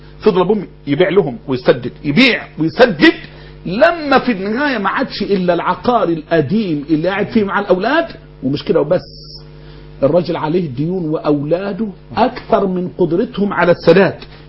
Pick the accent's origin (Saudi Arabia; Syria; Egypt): Egypt; شوف اشتغل بالربا اللي بيسمى الحريقة عندنا في مصر